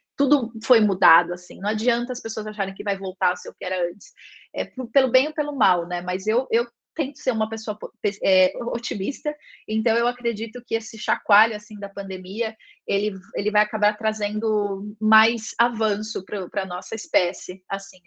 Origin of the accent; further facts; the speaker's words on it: São Paulo, Brazil; Como eu estudei numa escola privada em São Paulo, e eu sou da Zona Leste